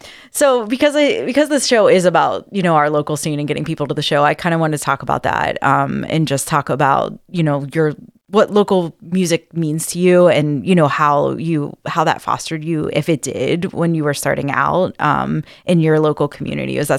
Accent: Pittsburgh, Pennsylvania, United States; And I grew up in Pittsburgh, and it was very much like

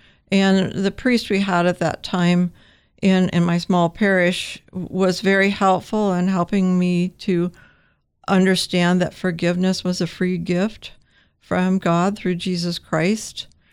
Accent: Cottage Grove, Oregon, United States; I was born and raised in Oregon, down in Cottage Grove, and I grew up in a home that did not have faith in it.

